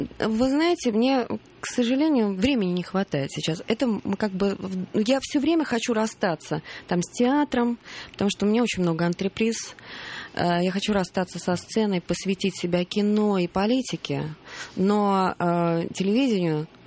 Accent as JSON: {"language": "Russian", "region": "Saint Petersburg", "country": "Russia", "said": "а я тоже ленинградец."}